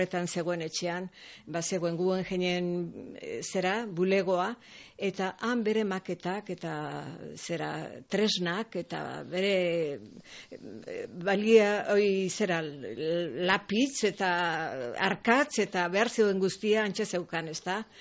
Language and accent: Basque; Basque Country, Spain; now in Donostia, Spain; ni gipuzkoarra naiz, goierrikoa naiz, baina Donostian bizi naiz aspaldi ontatik